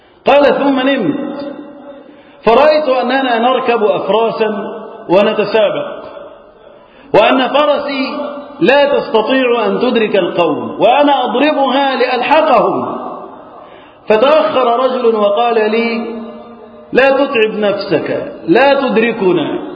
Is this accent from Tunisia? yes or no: no; Egypt; اللهم احفظ بلدنا مصر وسائر بلاد المسلمين من الفتن.